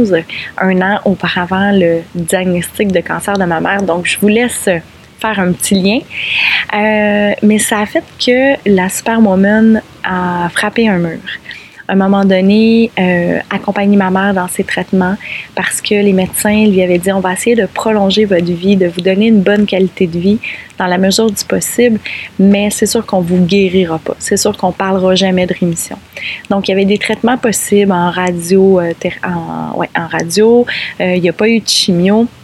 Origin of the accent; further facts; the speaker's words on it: Quebec, Canada; je suis originaire de la Mauricie, mes parents habitaient toujours là-bas.